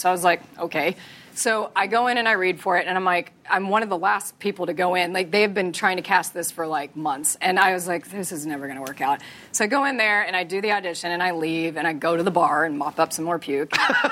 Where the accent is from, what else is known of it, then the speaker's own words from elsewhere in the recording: Texas, United States; I'm from Texas. I don't know the difference.